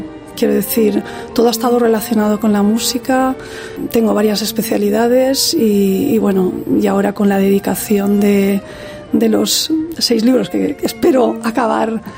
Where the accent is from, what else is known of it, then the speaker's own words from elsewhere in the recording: Gandia, Valencian Community, Spain; también en la banda de Gandía, porque yo soy de Gandía.